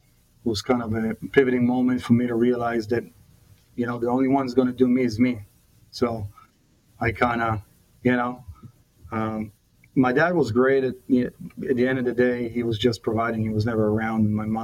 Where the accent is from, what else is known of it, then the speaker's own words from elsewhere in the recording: Mombasa, Coast, Kenya; English is a second language; also born or lived in Nairobi; I was lucky enough to be in a British school as a child in Kenya. You know, I was raised in Mombasa, then Nairobi.